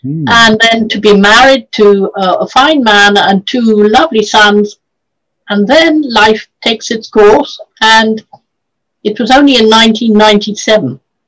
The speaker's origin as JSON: {"language": "English", "country": "India", "tie": "born or raised there", "said": "the first one would, of course, be that I was born in India. Not that I had much to say about that. I was born there."}